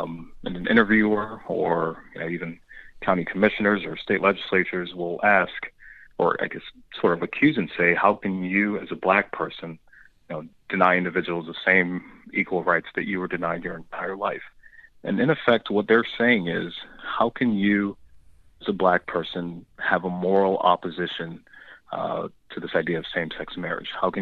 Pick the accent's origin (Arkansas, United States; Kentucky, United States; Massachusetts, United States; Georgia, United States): Massachusetts, United States; I grew up in Massachusetts, about 40 minutes from Plymouth Rock.